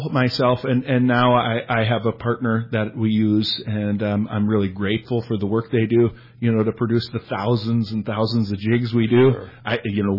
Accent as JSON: {"language": "English", "region": "Minnesota", "country": "United States", "tie": "born or raised there", "said": "where I grew up in Minnesota, hot pink and chartreuse are a dominant color."}